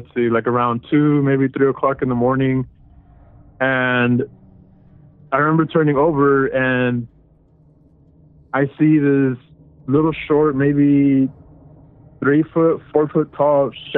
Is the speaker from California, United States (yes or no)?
yes; California, United States; First time caller, long time listener. I'm from California, and so my story happened about when I was maybe third, fourth grade back in like 1995.